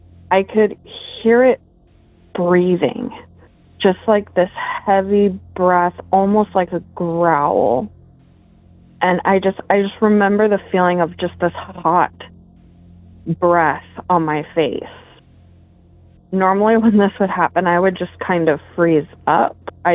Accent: Arizona, United States; So I grew up in Arizona. My parents purchased a new build home in the early 90s.

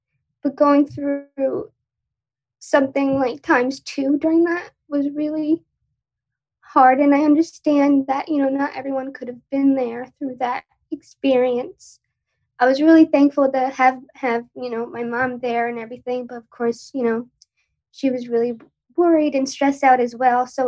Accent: Long Island, New York, United States; So I'm from New York, Long Island. I don't know if anyone else is from there.

